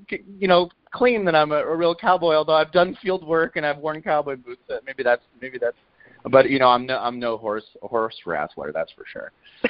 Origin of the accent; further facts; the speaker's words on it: Iowa, United States; it was funny enough that I grew up in Iowa, which was just south enough that a kid in my class was this, like, young rodeo star.